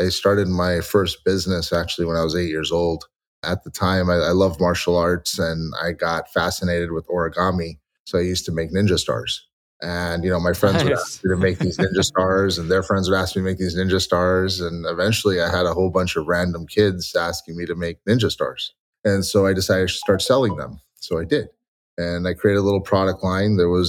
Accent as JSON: {"language": "English", "town": "Los Angeles", "region": "California", "country": "United States", "tie": "born or raised there", "said": "You know, I grew up in Los Angeles and went to Berkeley, did electrical engineering and computer science"}